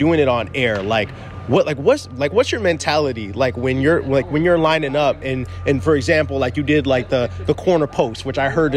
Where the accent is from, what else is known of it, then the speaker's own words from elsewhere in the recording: Midwest, United States; I'm from the Midwest originally though.